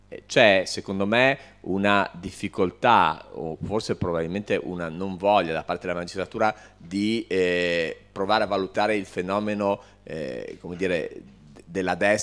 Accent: Bologna, Emilia-Romagna, Italy; Peraltro io sono di Bologna, quindi lo potrei fare.

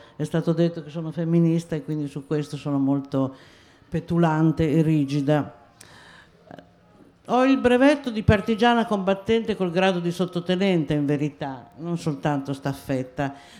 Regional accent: Piedmont, Italy; Io sono piemontese

